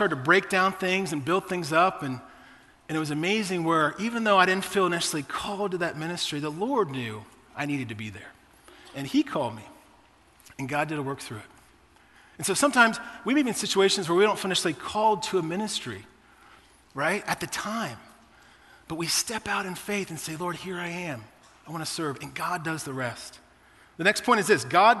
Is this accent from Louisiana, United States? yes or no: no; Ohio, United States; now in San Diego, United States; I grew up in Ohio and I moved out to San Diego where my wife lived and was working in advertising.